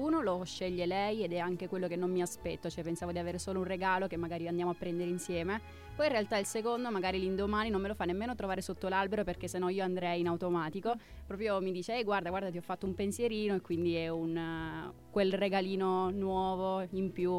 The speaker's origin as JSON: {"language": "Italian", "town": "Trapani", "region": "Sicily", "country": "Italy", "said": "Allora, io sono di Trapani e festeggio il Natale in famiglia"}